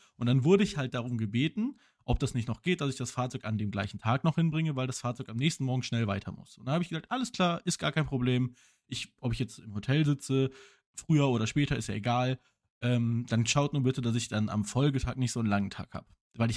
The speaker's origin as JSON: {"language": "German", "country": "Germany", "said": "So als Deutscher ist es irgendwie immer so, man sagt, hey, hier, ich arbeite viel, ich bin cool."}